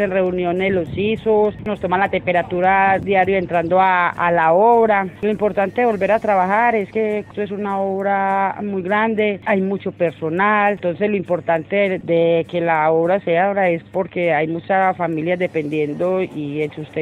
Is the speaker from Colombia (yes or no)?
yes; Amagá, Antioquia, Colombia; soy de Amagá y mi cargo es inspectora de obra.